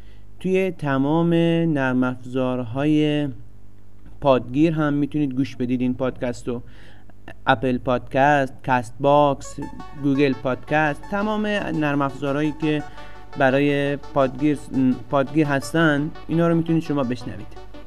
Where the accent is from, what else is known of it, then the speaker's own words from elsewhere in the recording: Iran; accent: provincial; ببینید من بچه تهران که نیستم، ما شهرستانی هستیم و قطعا لهجه خوبی نداریم